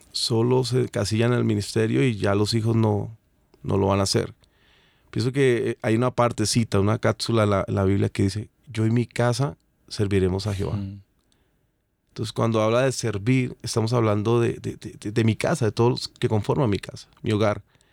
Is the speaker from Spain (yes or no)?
no; Colombia; de Colombia.